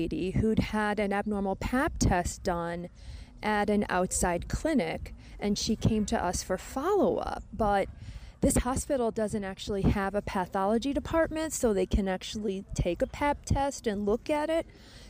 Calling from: Kabale, Western Region, Uganda; I am calling from Kabala, Uganda.

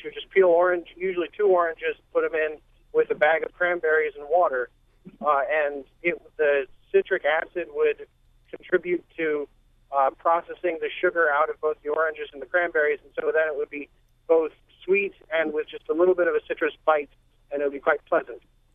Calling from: Baltimore, Maryland, United States; I'm calling from Bolton Hill, actually.

